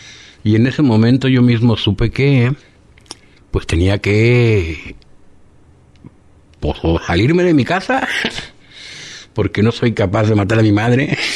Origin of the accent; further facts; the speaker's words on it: Guadalajara, Jalisco, Mexico; crecí en Guadalajara, mi padre y mi madre, mi padre era joyero, trabajaba el oro, mi madre tenía un negocio de comida, ahí aprendí yo a cocinar.